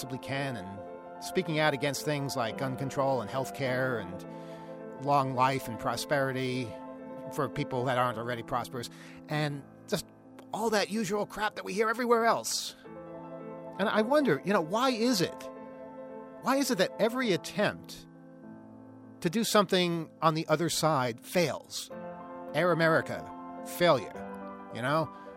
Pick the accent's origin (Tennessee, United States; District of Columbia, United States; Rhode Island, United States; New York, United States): New York, United States; there was a station that I grew up with out on Eastern Long Island